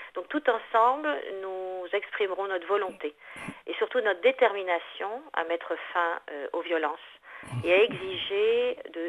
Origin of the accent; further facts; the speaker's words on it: France; now in Israel; j'ai quitté la France il y a 25 ans, j'ai décidé de faire mon alia, et j'ai décidé non seulement donc de vivre en Israël pour moi-même